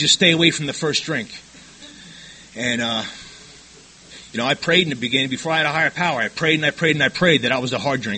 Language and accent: English; New York, United States; I'm an alcoholic. And I'm from New York.